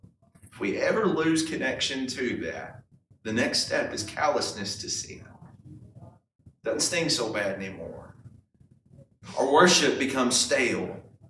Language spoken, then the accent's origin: English; Kentucky, United States; I'm from Kentucky. And in Kentucky, for the last 15 years, we got really accustomed to basketball players coming in.